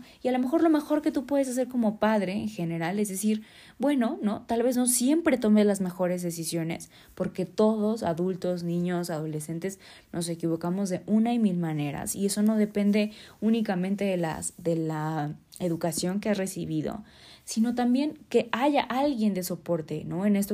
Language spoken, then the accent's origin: Spanish; Mexico; Para nosotros como cultura mexicana y cultura latina suena como